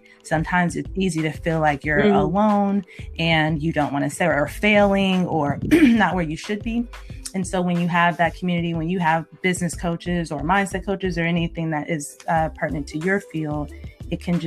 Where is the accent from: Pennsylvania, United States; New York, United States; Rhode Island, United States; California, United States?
California, United States; We are from California.